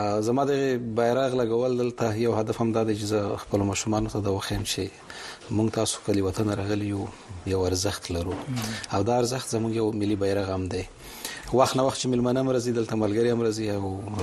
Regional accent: Khost, Afghanistan; also born or lived in Pakistan; زه د خوست ولایت يم، د خوست د لکنو د بدی خېلو په کلی کې پیدا شوم،

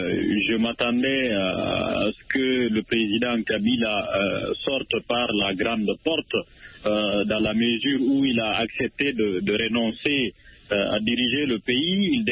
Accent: Conakry, Guinea; je suis guinéen de Conakry

